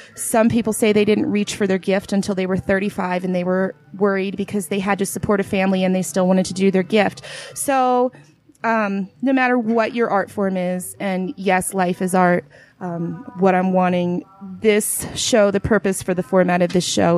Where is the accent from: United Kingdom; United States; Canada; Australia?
United States; Pennsylvania; moved away as an adult; now in Chino, United States; It's one of the reasons I came home from Pennsylvania. For those of you who don't know, I'm a Pennsylvania native, but I lived here before.